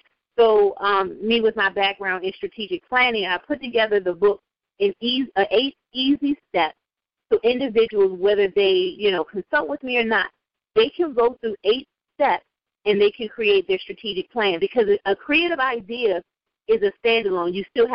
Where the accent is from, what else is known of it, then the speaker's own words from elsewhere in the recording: Maryland, United States; So, as you stated … from the Maryland area all of my life